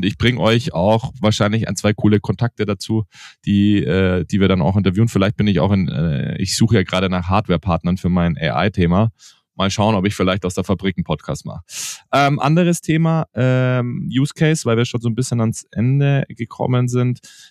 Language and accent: German; Veneto, Italy; German is a second language; als Italiener und nahe an Venedig liegend aufgewachsen bin.